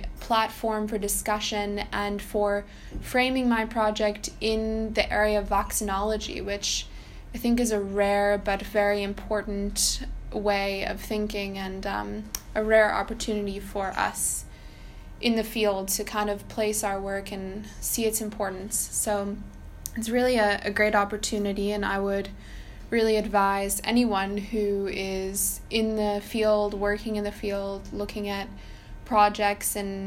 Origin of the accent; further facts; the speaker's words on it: South Africa; also born or lived in United States; I am originally from South Africa, but did my schooling in the United States.